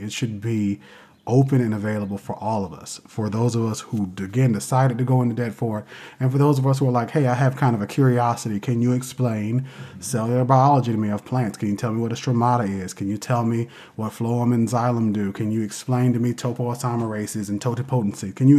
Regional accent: New Bern, North Carolina, United States; So I come from the coast, I'm come from New Bern, and again, it's just surrounded by trees and forests, particularly the Croatan National Forest.

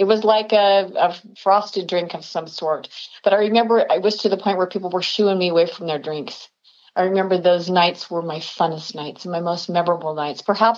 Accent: Salt Lake City, Utah, United States; I'm from Salt Lake City, Utah.

